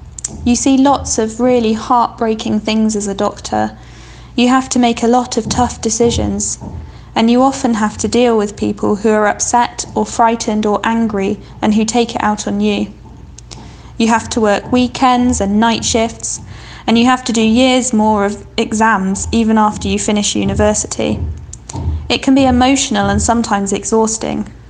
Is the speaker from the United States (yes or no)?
no; Oxford, South East England, United Kingdom; I'm 27 and I'm from Oxford in England.